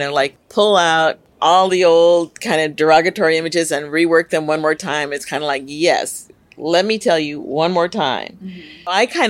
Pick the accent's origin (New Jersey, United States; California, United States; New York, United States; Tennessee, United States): California, United States; Laurel Canyon; Part of what we didn't talk about in terms of growing up in Laurel Canyon, aside from the counterculture and all of that, was that we were very much attuned to the sort of nature